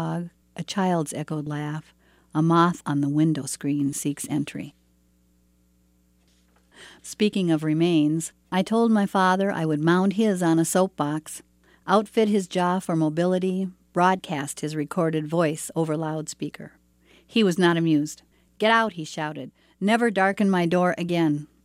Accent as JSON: {"language": "English", "town": "Cotton", "region": "Minnesota", "country": "United States", "said": "I'm from Cotton, Minnesota."}